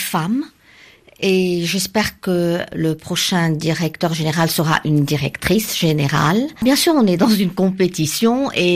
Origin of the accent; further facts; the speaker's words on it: Lebanon; Je suis une Libanaise et le Liban est un pays du monde arabe